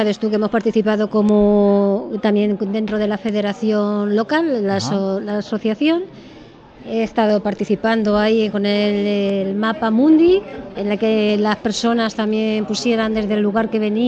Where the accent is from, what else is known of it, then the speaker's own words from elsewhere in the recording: Madrid, Community of Madrid, Spain; incluso yo soy de Madrid